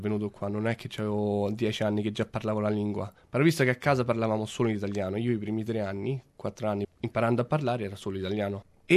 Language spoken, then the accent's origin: Italian; Rome, Lazio, Italy; La mia attuale ragazza, Rebecca, ed io siamo entrambi di Roma. E anche se tra di noi a volte saltiamo dall'inglese all'italiano, cerchiamo di parlare spesso in italiano